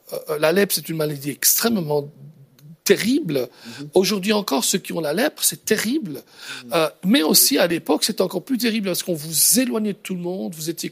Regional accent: Belgium; chez nous en Belgique, par exemple, on appelait ça le lieutenant général en chef.

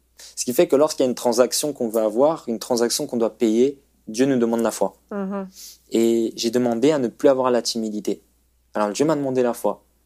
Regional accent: Nantes, Pays de la Loire, France; Donc, moi, je viens de Nantes

